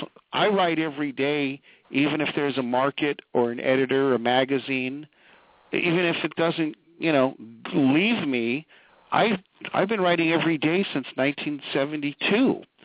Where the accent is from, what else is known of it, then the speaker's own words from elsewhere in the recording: Los Angeles, California, United States; because I'm born and raised in Hollywood in Los Angeles.